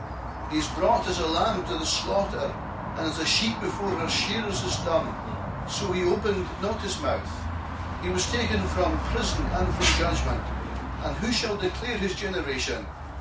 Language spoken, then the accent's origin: English; Scotland, United Kingdom; When I was growing up in Scotland, sometimes I'd hear people saying, sticks and stones will break your bones